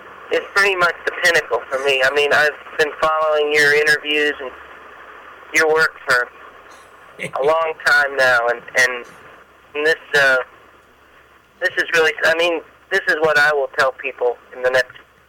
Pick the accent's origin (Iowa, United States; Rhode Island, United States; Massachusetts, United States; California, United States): Iowa, United States; It was on the radio when I was a little kid growing up in Iowa